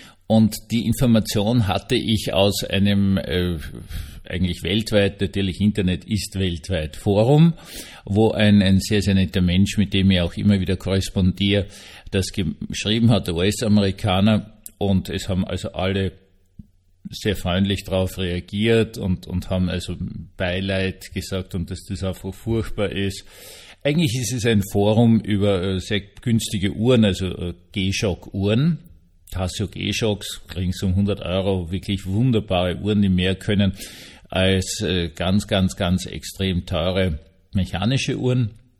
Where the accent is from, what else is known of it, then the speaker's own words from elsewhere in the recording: Vienna, Austria; Also, ich bin ja Österreicher, Wiener, unmittelbar neben dem Schloss Schönbrunn aufgewachsen.